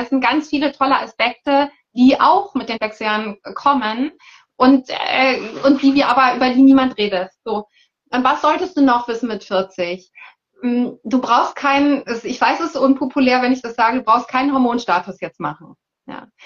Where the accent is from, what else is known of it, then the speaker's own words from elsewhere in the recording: Hamburg, Germany; weil ich bin aus Hamburg und Hamburg ist heute ein dunkler Himmel.